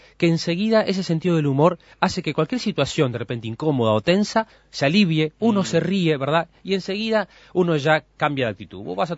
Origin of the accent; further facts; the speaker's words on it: Uruguay; vos sos uruguayo, ¿de qué palabra me estás hablando? Porque parecería que si somos uruguayos, entonces, por genética, nos viene el pesimismo, ¿no?